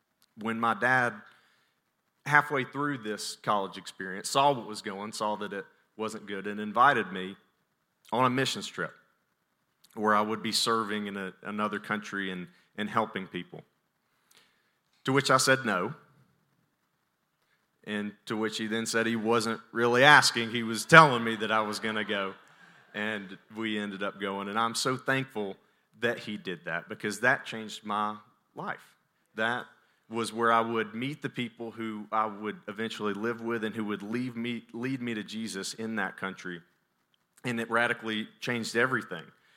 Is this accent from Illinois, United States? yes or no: no; Birmingham, Alabama, United States; accent: southern; I am from Birmingham, Alabama, if you can't tell. And if you can't tell, then you're with me in this southern accent. So I grew up in Birmingham, Alabama, grew up in church, raised in church